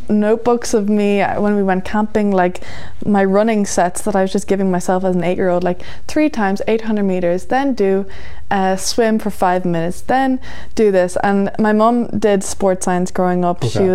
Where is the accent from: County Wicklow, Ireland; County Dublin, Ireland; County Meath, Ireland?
County Wicklow, Ireland; Enniskerry; I'm really lucky that I grew up in Enniskerry community.